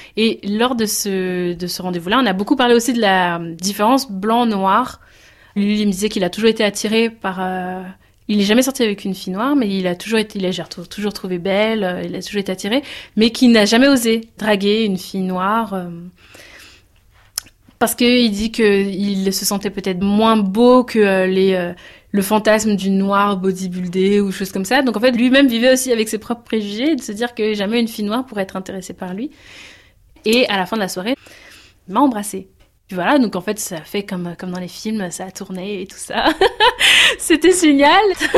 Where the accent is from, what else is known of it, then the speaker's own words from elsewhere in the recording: Benin; quand, par exemple, je retournais en Afrique, vu que je suis originaire du Bénin, je vais souvent au Bénin tous les ans ou presque tous les deux ans.